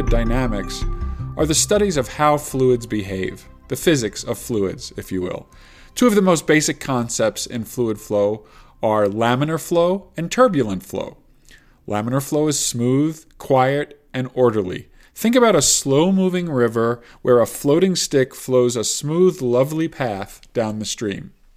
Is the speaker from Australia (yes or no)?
no; New York, United States; when I was a young child growing up in New York, there was something called the supersonic transport that flew directly over my home in Long Island.